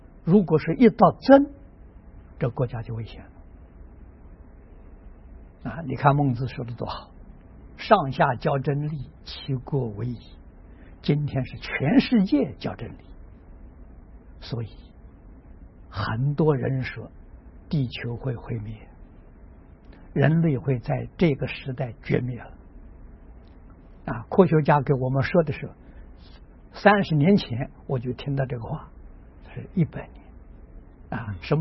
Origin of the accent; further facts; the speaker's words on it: China; 我们中国人是教小孩子叫让啊